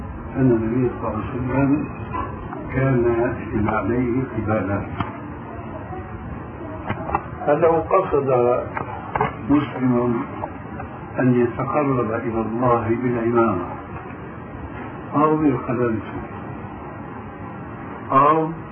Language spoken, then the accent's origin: Arabic; Syria; المقصود عندنا في سوريا مثلا يسمونه الشاروخ